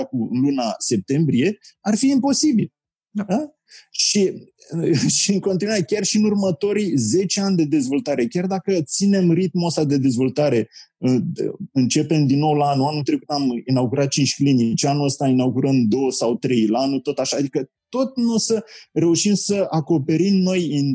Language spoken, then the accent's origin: Romanian; Romania; Adică, noi ca și români chiar nu trebuie să rămânem aia care doar să fim